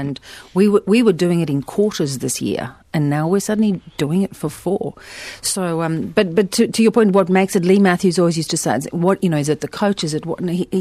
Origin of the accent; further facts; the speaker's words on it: South Africa; perhaps because I grew up in South Africa